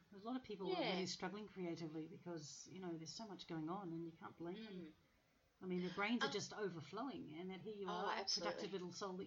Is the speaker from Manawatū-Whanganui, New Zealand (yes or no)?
no; Christchurch, Canterbury, New Zealand; born there; I say this as someone who was born in New Zealand. Not many people know this. I was born in Christchurch.